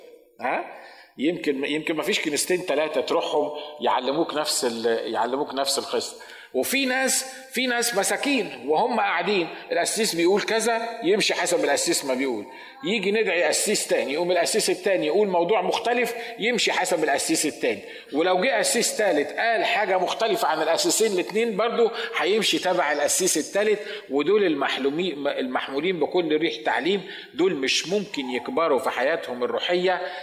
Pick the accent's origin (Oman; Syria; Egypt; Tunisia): Egypt; Upper Egypt; والحمار عندنا في الصعيد